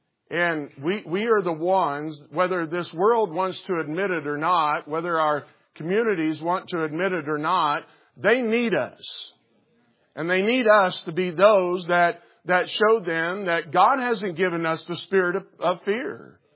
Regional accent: Missouri, United States; moved away as an adult; now in Colorado, United States; I grew up in Missouri and then moved to Colorado in our early 20s

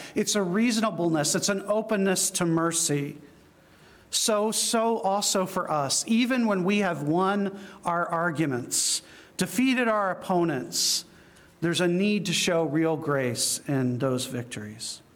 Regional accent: New Jersey, United States; When we're driving, because we're from New Jersey.

